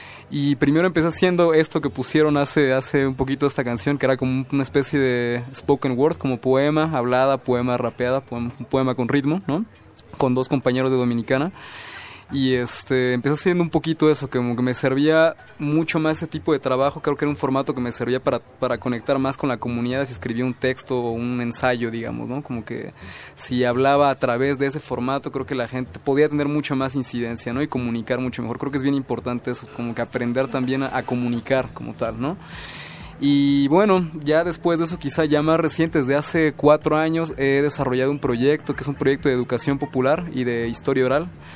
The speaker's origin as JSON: {"language": "Spanish", "country": "Mexico", "said": "soy mexicano, digo, así como tal historiador"}